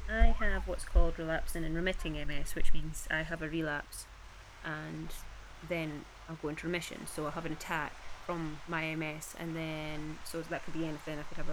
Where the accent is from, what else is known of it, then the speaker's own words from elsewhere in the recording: Peebles, Scotland, United Kingdom; I am originally from Peebles in the Scottish Borders.